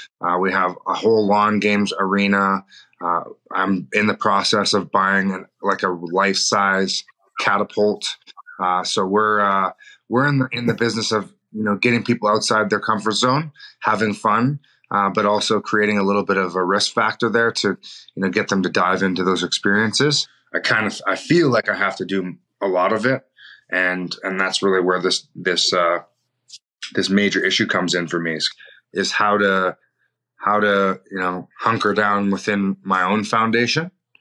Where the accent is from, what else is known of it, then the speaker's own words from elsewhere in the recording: Whistler, British Columbia, Canada; I'm hailing from Whistler, British Columbia, here up in Canada.